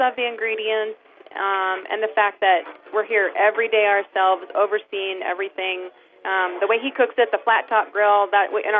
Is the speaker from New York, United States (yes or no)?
no; Iowa, United States; now in Custer, United States; We're originally from Iowa.